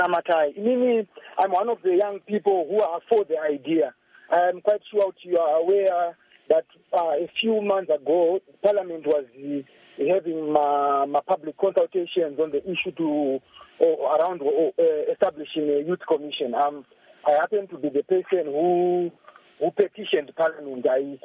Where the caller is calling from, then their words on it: Kadoma, Mashonaland West, Zimbabwe; I'm calling from Kadoma Zimbabwe